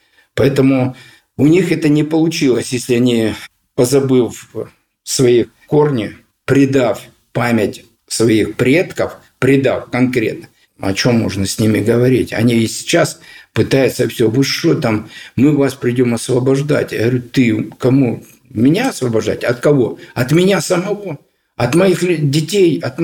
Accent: Donetsk, Donetsk Oblast, Ukraine; Отец у меня Белгородской области, мама Хмельницкой области. Познакомились на Шпицбергене. Зачали меня там, родился я уже здесь, в Сталина. Поэтому вот если меня начинать, я долгое время говорил, что я сын двух великих народов.

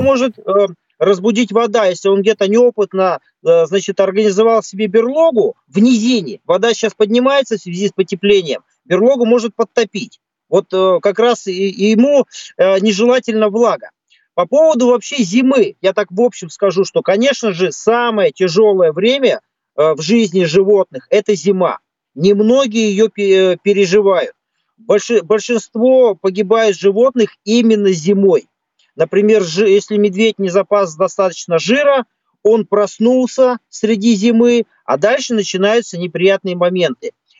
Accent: Ural, Russia; Но мое детство на Урале прошло, и у нас температура опускалась до минус 35, иногда до минус 40.

